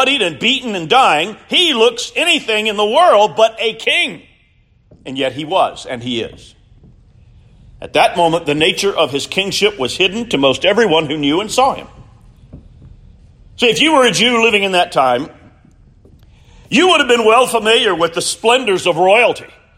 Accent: Columbia, South Carolina, United States; growing up in the Midlands of South Carolina and Columbia, you know, those of us, we had sort of a snobby attitude about folks here in the upcountry.

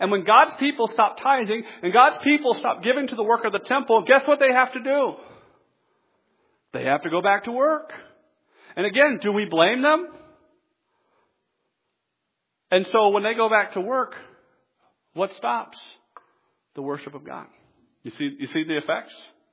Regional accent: the South, United States; I'm from the South originally, and so when we got snow in the South, it was like that much.

